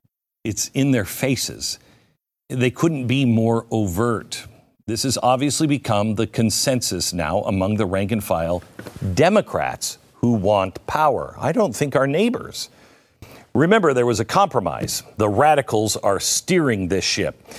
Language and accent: English; Pacific Northwest, United States; Now, I grew up in the Pacific Northwest.